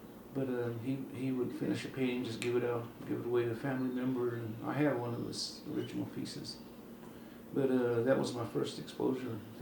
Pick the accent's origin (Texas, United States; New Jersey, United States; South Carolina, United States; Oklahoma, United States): Oklahoma, United States; Sedan; also born or lived in Lawton; I spent most of my time out in the Wichita Mountains areas, around Saddle Mountain, a little community called Sedan, for most of my younger years. And then when I was about 5 years old, it's when we moved to Lawton.